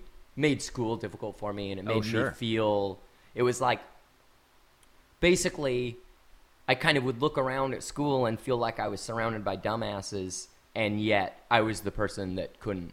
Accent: Kirkland, Washington, United States; also born or lived in Eastgate; I grew up in, I lived in Kirkland.

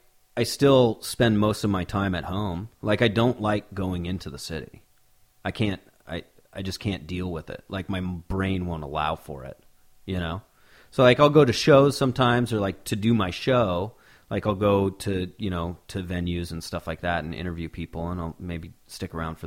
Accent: Washington, United States; now in Seattle, United States; I'm from, born and raised in Washington.

